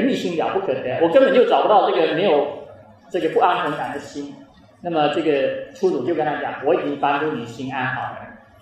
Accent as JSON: {"language": "Chinese", "country": "China", "said": "所以这个我们中国人说的这个好人啊，事实上是一个非常笼统的概念。"}